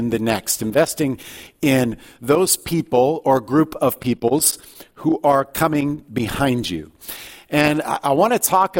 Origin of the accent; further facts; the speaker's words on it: Alaska, United States; I was struggling at having left my relationships, my friends, as a boy growing up in Alaska and having to start all over again.